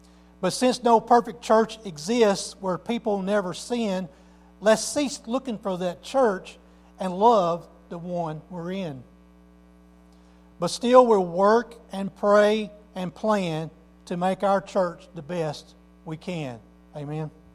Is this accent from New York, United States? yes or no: no; Arkansas, United States; accent: twang; moved away as an adult; my wife and I moved from South Arkansas, if you didn't already know by my twang and dialect in my voice. I used to tell people I'm from L.A. So you don't sound like you're from L.A. Well, I'm from Lower Arkansas.